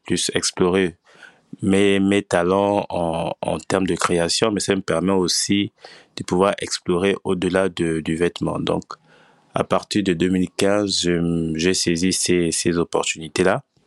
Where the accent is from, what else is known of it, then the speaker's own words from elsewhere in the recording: Gabon; now in Dakar, Senegal; je suis Gabonais d'origine et je suis basé à Dakar.